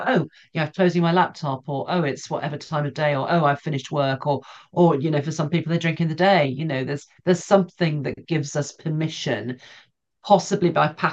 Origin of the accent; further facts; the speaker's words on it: Scotland, United Kingdom; So despite the accent, I'm Scottish. And a lot of Scottish families have three generations in the house.